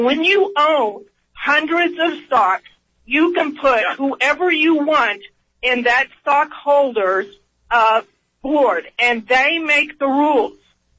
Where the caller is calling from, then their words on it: Oklahoma, United States; I'm calling from Oklahoma